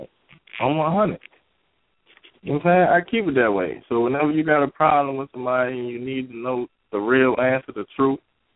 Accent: Maryland, United States; also born or lived in Virginia; Born in Virginia. Raised in Maryland.

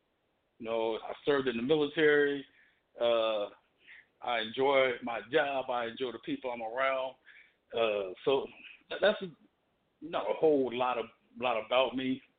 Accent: Colorado, United States; also born or lived in East Texas, United States; now in Texas, United States; I was born here in East Texas, raised in Colorado, moved back here to Texas.

